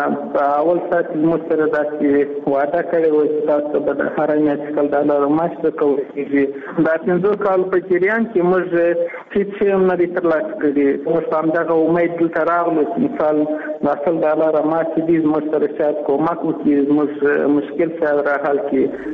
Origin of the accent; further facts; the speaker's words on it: Afghanistan; now in Russia; موږ هم د افغانستان بچیان یو، دلته په روسیه کې